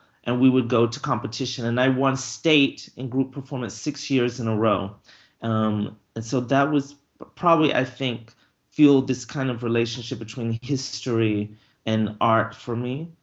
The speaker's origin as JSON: {"language": "English", "region": "Georgia", "country": "United States", "tie": "born or raised there", "said": "This was growing up in Georgia."}